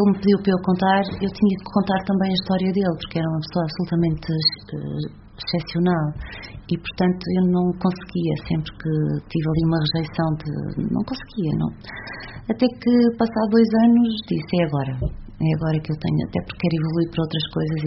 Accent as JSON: {"language": "Portuguese", "country": "Portugal", "said": "Eu sou muito portuguesa"}